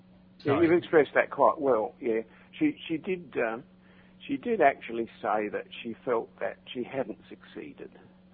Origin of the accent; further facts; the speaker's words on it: South Australia, Australia; Even I was brought up that way in South Australia. Very, very, very British, very loyal.